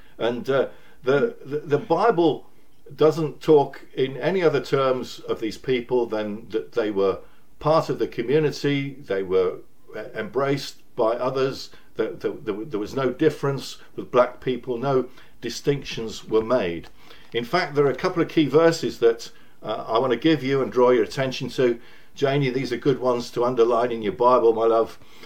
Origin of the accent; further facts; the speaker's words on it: Hull, Yorkshire and the Humber, United Kingdom; in my home city, I come from Hull in Yorkshire